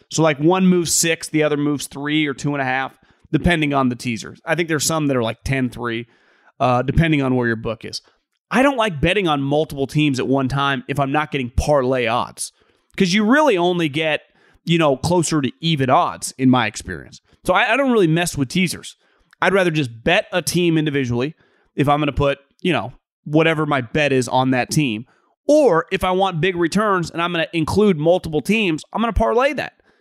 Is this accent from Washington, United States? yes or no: yes; Seattle, Washington, United States; I'm from Seattle, so I'm a huge Seahawks fan.